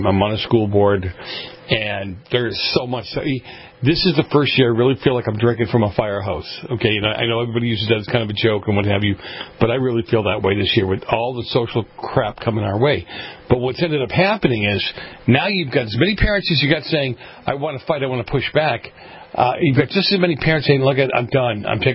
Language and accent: English; Boston, Massachusetts, United States; Shades of growing up in Boston with the mafia is what this is for me, anyway.